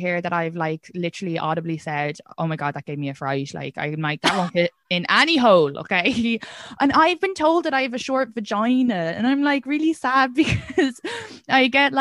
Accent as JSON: {"language": "English", "country": "Ireland", "said": "And I was like, I'm Irish, okay?"}